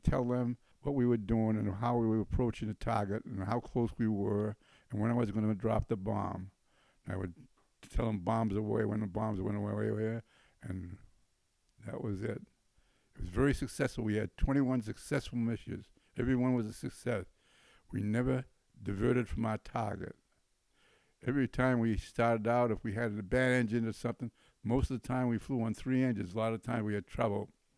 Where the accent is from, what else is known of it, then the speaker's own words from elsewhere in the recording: Lawrence, Massachusetts, United States; born there; also born or lived in Andover; I was born in Lawrence and Andover